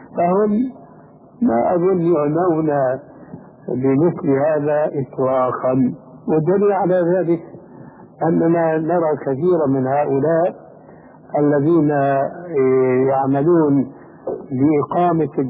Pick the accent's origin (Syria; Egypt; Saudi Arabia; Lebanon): Syria; كما يقول العام عندنا في سوريا